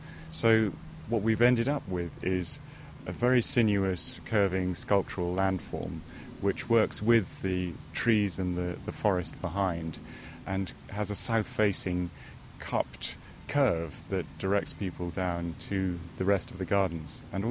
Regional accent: Malaysia; I grew up in Malaysia, where orchids and ferns grow out of tree trunks and out of vertical faces.

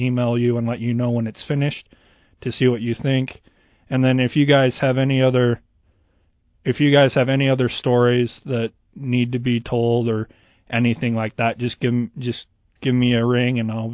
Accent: Utah, United States; I'm originally from the Wasatch Front, so.

